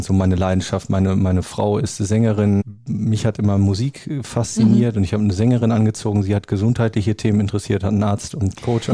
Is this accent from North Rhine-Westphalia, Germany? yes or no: yes; Münster, North Rhine-Westphalia, Germany; Ich bin Münsteraner, ich steige jeden Tag auf mein Fahrrad